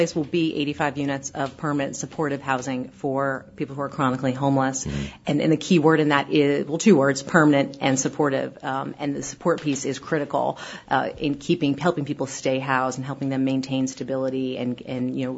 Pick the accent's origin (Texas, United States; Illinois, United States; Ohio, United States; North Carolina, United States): North Carolina, United States; Charlotte; I came back to Charlotte in May. I grew up in Charlotte, but haven't lived here for about 15 years, so it's been great to come home.